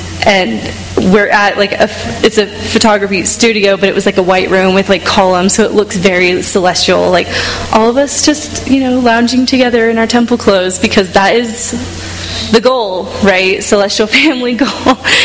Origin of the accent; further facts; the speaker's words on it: Ohio, United States; I was raised in Ohio.